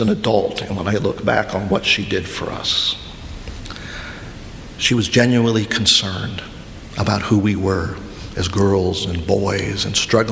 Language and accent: English; Indiana, United States; When I was growing up in Indiana, my dad was a pastor.